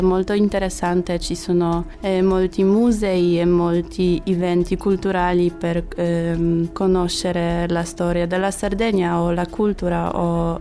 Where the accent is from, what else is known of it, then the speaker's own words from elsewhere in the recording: Poland; Italian is a second language; now in Cagliari, Italy; Sono dalla Polonia.